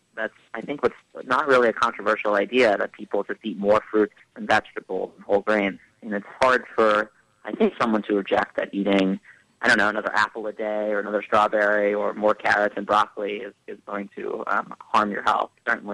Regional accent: Staten Island, New York, United States; I mean, look, I grew up in Staten Island, New York.

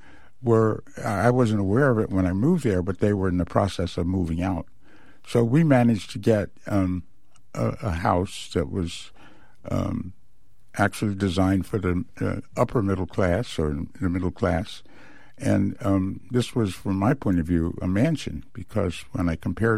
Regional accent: Philadelphia, Pennsylvania, United States; Well, I was born in the Bottom, which was the area of Philadelphia where poor people lived.

